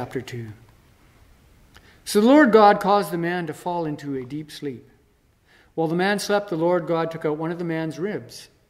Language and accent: English; Canada; You know, growing up in Canada, I take so many things for granted.